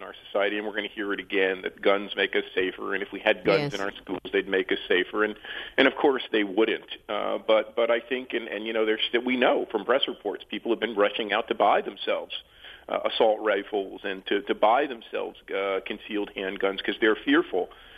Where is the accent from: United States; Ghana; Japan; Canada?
United States; I'm an American, grew up in America, teach at NYU, write for The Atlantic